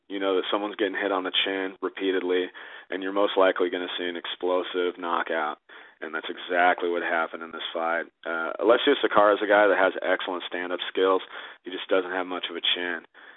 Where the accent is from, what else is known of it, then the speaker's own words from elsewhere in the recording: Sacramento, California, United States; he's an exciting fighter from Sacramento, which is my hometown.